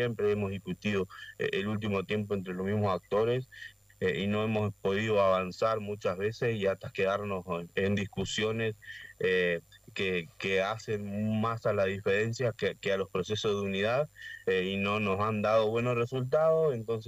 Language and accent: Spanish; La Paz, Entre Ríos, Argentina; No soy de Nogoyá, soy de La Paz, para corregir.